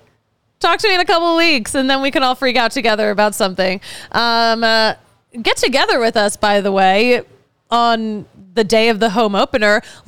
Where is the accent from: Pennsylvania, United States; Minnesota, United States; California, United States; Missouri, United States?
Pennsylvania, United States; Philadelphia; But, like, I'm biased towards the Phillies a little bit. You guys know that, my hometown team.